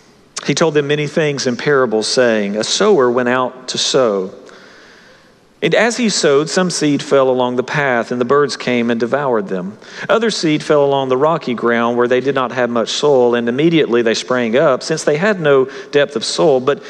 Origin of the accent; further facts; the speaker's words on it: Southern United States, United States; For us who are raised in the South, this is particularly important.